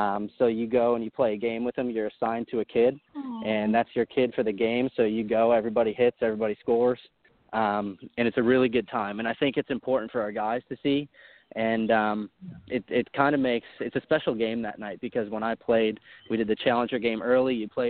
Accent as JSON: {"language": "English", "town": "Syracuse", "region": "New York", "country": "United States", "tie": "born or raised there", "said": "So I grew up in Syracuse, New York. It's about an hour south of Watertown"}